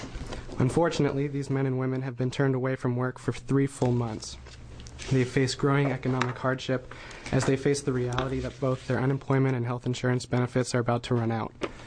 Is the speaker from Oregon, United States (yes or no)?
yes; Albany, Oregon, United States; I'm from Albany, Oregon